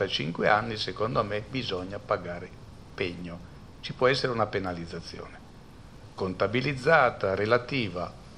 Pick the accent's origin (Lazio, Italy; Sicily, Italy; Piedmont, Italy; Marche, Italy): Piedmont, Italy; Turin; anche perché sono torinese, quindi c'era in qualche modo una vocazione naturale.